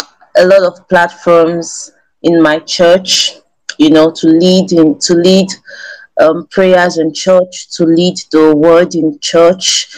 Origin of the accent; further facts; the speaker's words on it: Edo, Nigeria; and I'm from Edo State.